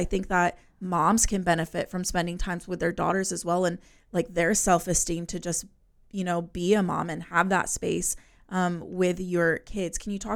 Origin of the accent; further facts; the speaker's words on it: United States; now in Australia; I'm not from Australia, I'm from the States